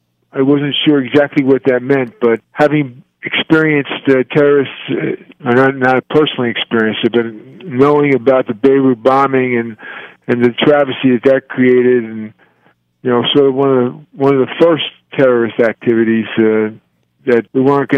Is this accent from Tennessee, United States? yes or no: no; New York City, New York, United States; it's probably Gino's Italian food back in Brooklyn.